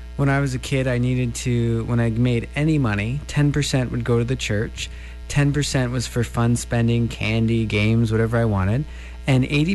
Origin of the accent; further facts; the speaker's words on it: Ottawa, Ontario, Canada; So I grew up in Ottawa, and I'm a real estate agent and a real estate investor here in Ottawa.